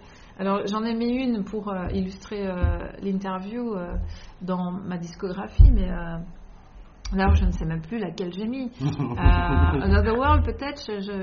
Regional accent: France; now in Belgium; parce que je suis française et que j'arrive en Belgique

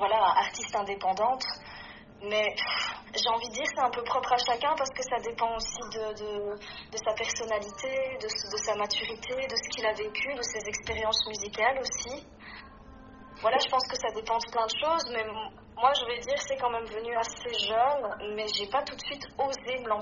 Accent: Liège, Wallonia, Belgium; donc je suis une auteure, compositrice, interprète et je viens de Liège.

